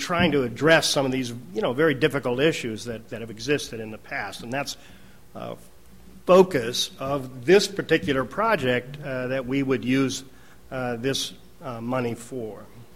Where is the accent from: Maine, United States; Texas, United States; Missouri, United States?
Maine, United States; Wilton; I'm from Wilton, Maine.